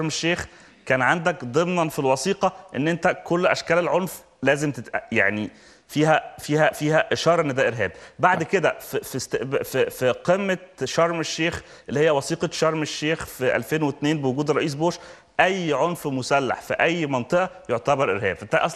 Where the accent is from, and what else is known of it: Egypt